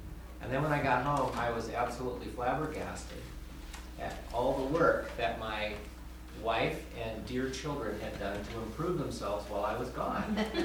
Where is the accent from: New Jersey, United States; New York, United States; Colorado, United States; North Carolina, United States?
Colorado, United States; I'm from Colorado, and in my other life, when I'm not at Holden